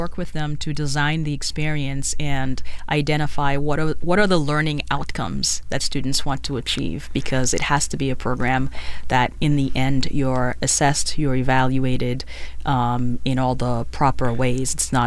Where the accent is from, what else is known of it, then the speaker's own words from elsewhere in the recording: Haiti; Yes, I'm from Haiti. We have them too.